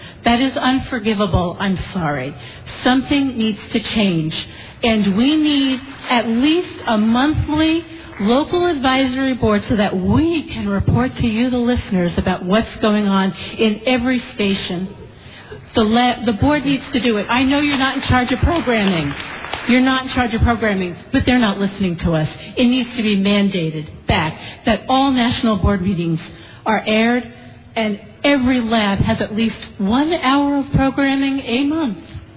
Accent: Winters, California, United States; I'm from Winters, and I am an elected local advisory board member

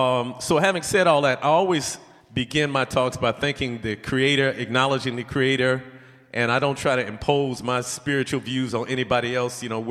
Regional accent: Detroit, Michigan, United States; So I'm from Detroit. And I don't know if y'all know folks from Detroit, but we like unapologetically loyal to Detroit.

